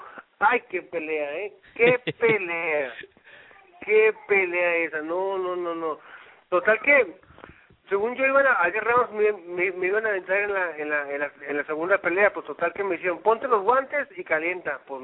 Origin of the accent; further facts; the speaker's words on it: Tijuana, Baja California, Mexico; yo provengo pues de aquí de Tijuana, de unas familias muy humildes